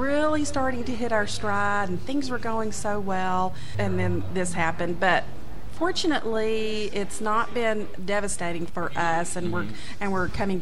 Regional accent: Tennessee, United States; moved away as an adult; also born or lived in San Angelo; Well, I actually grew up in Tennessee, but I moved out here as a young adult to go to college. So I was in San Angelo for a lot of years, and then I moved here about 6 years ago.

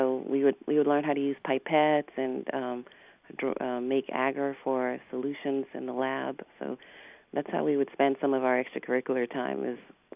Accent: Atlanta, Georgia, United States; also born or lived in Ibadan, Nigeria / Tuskegee, Alabama; I've lived in the U.S. since I was about 8 years old. I lived in Tuskegee, Alabama for a couple of years and eventually moved to Atlanta, Georgia around high school.

